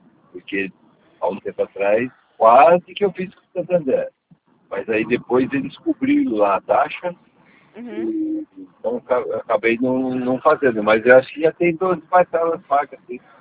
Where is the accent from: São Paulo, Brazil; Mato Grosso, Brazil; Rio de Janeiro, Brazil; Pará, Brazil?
São Paulo, Brazil; Itu; eu sou aqui de Itu.